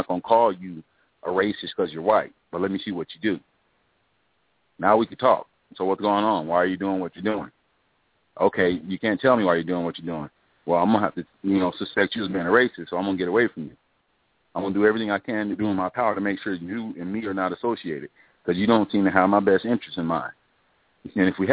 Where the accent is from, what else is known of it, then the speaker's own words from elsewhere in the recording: Las Vegas, Nevada, United States; But like I said, I'm from Las Vegas, and people forget about that shootout in the casinos in Laughlin with the Hells Angels and the Mongols.